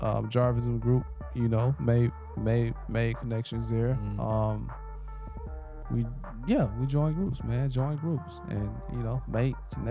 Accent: the South, United States; It just, I'm from the South, bro.

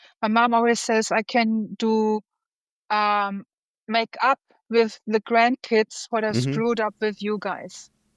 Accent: Germany; Yes, I am German, born and bred in Germany. My father was originally from Iran.

